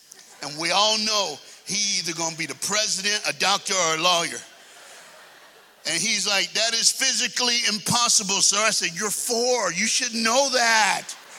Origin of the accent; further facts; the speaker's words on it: Texas, United States; Oh, just so y'all know, when I start … from Texas.